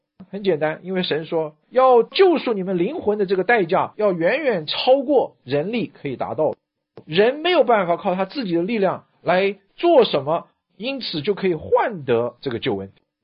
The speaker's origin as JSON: {"language": "Chinese", "country": "China", "said": "跟我们人，我们中国人教导孩子有类似的地方。"}